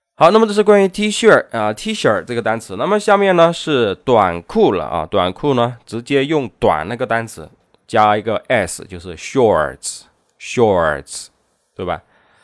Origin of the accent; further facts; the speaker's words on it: China; 比如说我们中国人说一打、两打、三打、四打这样一个量词